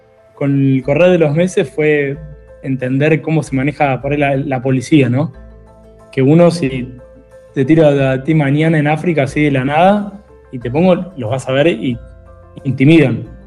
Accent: Argentina; Venimos de Argentina. ¿Saben dónde queda Argentina? La tierra de Messi. Venimos de lejísimos a verlos a ustedes.

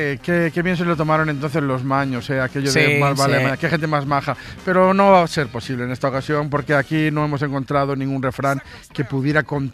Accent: Madrid, Community of Madrid, Spain; tú me estás diciendo que yo, en tanto que soy de Madrid, no puedo tener baza en este mito

